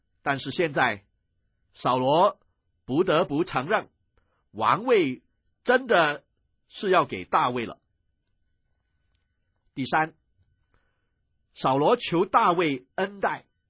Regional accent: China; 犹太人呢，跟我们中国人一样，称女婿为儿子。

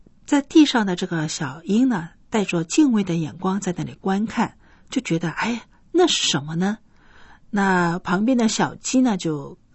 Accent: China; 我觉得我们中国人是比较保守一点

